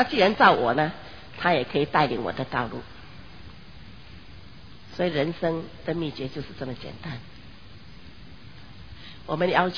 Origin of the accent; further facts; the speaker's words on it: Fujian, China; 不会好像我们福建人说小孩子有耳朵没有嘴巴啊